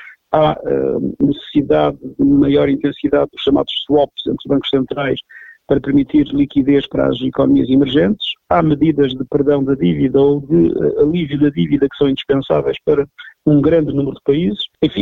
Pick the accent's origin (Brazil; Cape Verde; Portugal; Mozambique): Portugal; me senti profundamente orgulhoso como português